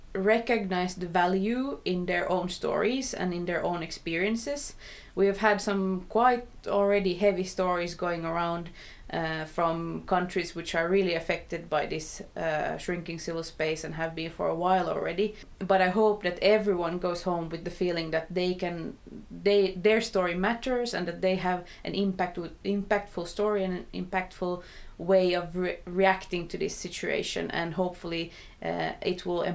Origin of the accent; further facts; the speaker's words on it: Finland; English is a second language; So I'm from Finland.